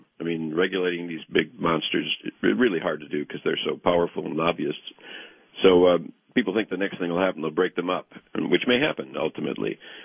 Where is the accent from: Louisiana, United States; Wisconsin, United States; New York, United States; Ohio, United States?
Wisconsin, United States; I'm from Wisconsin